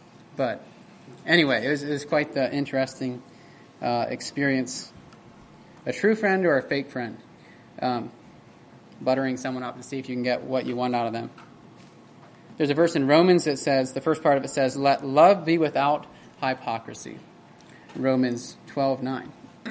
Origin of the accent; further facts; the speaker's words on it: United States; Where are you from? Oh, we're from the United States.